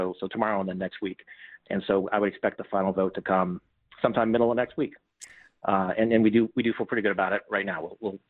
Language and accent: English; Tennessee, United States; Tennessee did it in one, my home state.